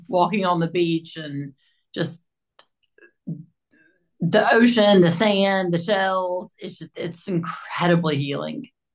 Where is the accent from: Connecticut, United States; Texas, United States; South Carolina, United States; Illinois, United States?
South Carolina, United States; Greenville; So I'm from Greenville, South Carolina. So the northern upstate part of South Carolina.